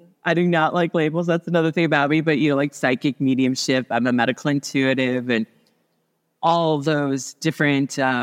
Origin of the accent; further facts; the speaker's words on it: Midwest, United States; born there; I was born in the Midwest on a large farm, which plays into my first death experience.